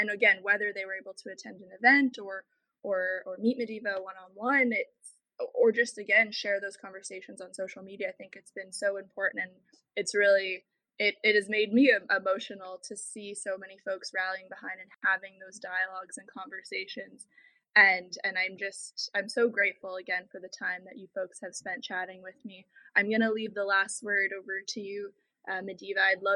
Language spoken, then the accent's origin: English; Saint John, New Brunswick, Canada; have spent, you know, the last my whole life in New Brunswick. I grew up in St. John and then went to university in Fredericton at UNB